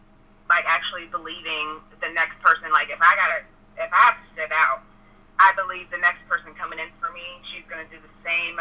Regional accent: Jacksonville, Florida, United States; I am from Jacksonville, Florida. I'm 30 years old, and I got two kids of my own.

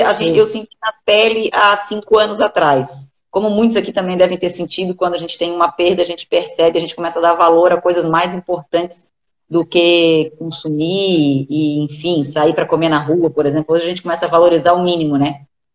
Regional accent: Florianópolis, Santa Catarina, Brazil; sou de Floripa, sou advogada

